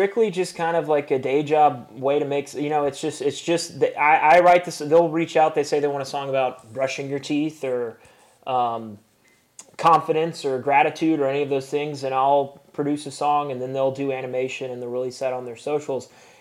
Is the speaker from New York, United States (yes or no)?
no; Chattanooga, Tennessee, United States; So we had a really big show in my hometown in Chattanooga towards the end of October